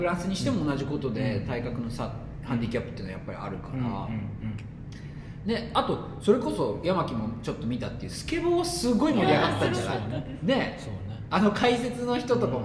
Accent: Tokyo, Japan; born there; 東京っていう、まあ、自分の本当に生まれたね、場所

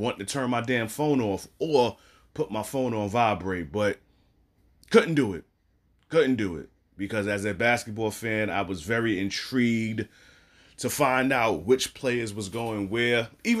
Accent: Brooklyn, New York, United States; I keep saying my Brooklyn Nets because I am from Brooklyn.

